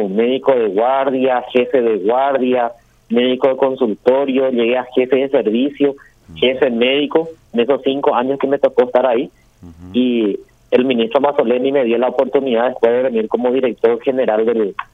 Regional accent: Fernando de la Mora, Central, Paraguay; also born or lived in Santaní; Yo soy de Fernando de la Mora, pero mi madre es santaniana.

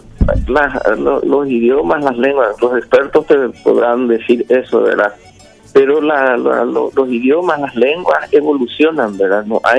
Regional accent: Paraguay; como paraguayo

